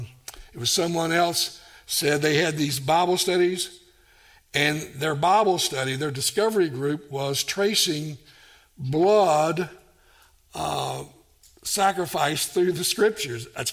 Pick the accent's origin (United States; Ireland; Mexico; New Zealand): United States; Tennessee; And as I said, I grew up in Tennessee, and I left and went 2,000 miles away to go to this school